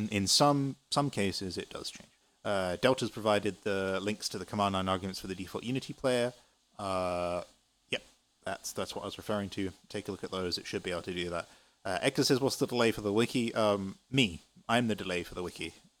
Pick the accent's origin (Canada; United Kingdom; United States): United Kingdom; I'm British. Although my accent's changing because I've been here for 5 years and I speak to a lot of international people.